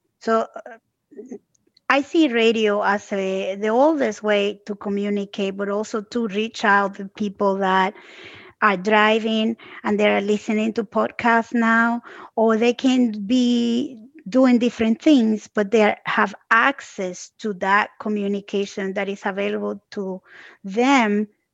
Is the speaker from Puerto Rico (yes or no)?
yes; Puerto Rico; born there; even though I was born in Puerto Rico, I am the child of two immigrants from Dominican Republic.